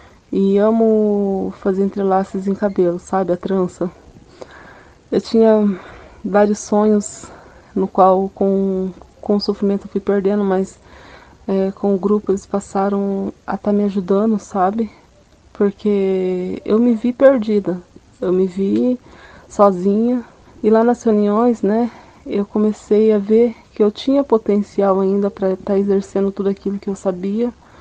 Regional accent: Londrina, Paraná, Brazil; tenho 32 anos, sou natural de Londrina mesmo

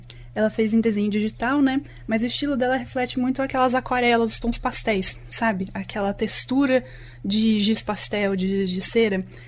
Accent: Londrina, Paraná, Brazil; also born or lived in Ribeirão Preto; a minha infância, minha adolescência, minha vida adulta eu passei em Londrina. Então eu penso que eu sou londrinense do coração, mas ali na certidão de nascimento eu sou de Ribeirão Preto.

